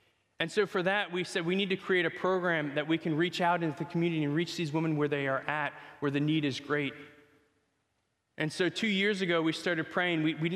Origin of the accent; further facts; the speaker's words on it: Telford, Pennsylvania, United States; also born or lived in Ukraine; I grew up in Ukraine from age 12 to 18 because they saw a great need. We had a lot of fun stuff here in Telford. We lived on the ridge.